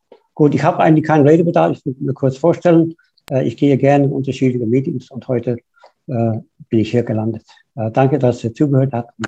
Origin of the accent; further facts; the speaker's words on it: Ireland; German is a second language; now in Germany; Man hört, ich bin nicht aus Deutschland, ich komme aus Irland, bin aber seit vielen Jahren von dort weg.